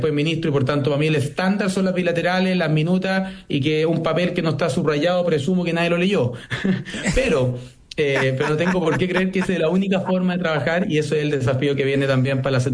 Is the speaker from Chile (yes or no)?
yes; Chile; va a haber cosas que nos hacen sentir orgullosos como chilenos